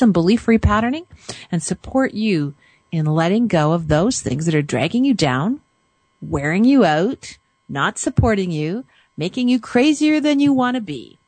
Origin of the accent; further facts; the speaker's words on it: Canada; I'm from Canada and I live in Calgary, Alberta.